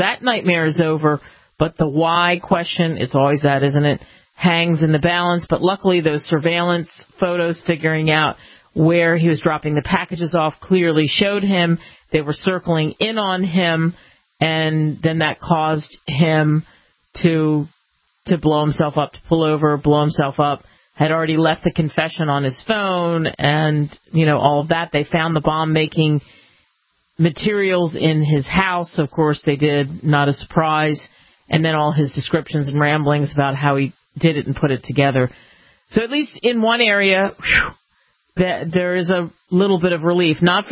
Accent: Pennsylvania, United States; When I was a kid, and I grew up outside of Philly, 15 minutes out of downtown, so bear with me, because I've lived all over the country, but it's been a long time.

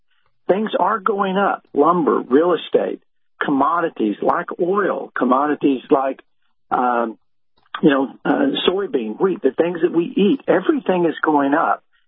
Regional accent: Texas, United States; Well, growing up in Tornado Alley

